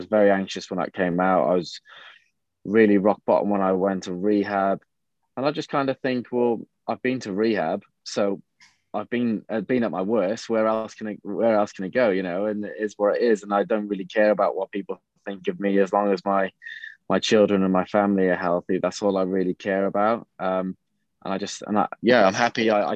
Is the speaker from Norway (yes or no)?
no; Cardiff, Wales, United Kingdom; yes, I was from Cardiff. I always wanted to play for Cardiff growing up as a kid.